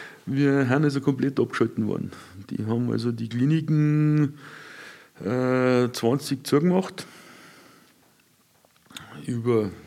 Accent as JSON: {"language": "German", "town": "Bad Aibling", "region": "Bavaria", "country": "Germany", "tie": "born or raised there", "said": "ich bin ein gebürtiger Aiblinger. Ja. Ich habe 51 Jahre hier gewohnt."}